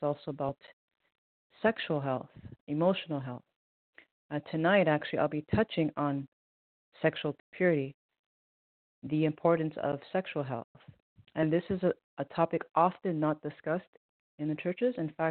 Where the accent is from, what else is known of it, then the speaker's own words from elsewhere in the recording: Montreal, Quebec, Canada; I am originally from Canada, Montreal.